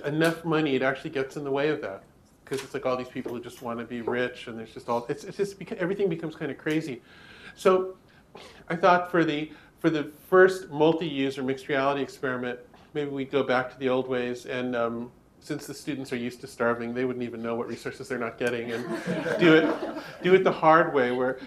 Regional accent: United States; just think of me as an American barbarian, if you like.

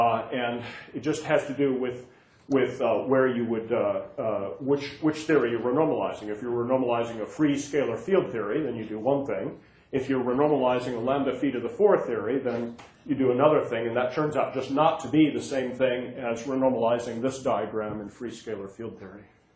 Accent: United States; Oh, first off, look, as an American, I can't tolerate this.

